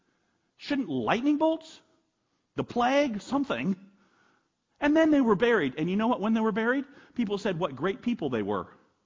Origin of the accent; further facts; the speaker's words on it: United States; That's a tough thing for me to hear as an American.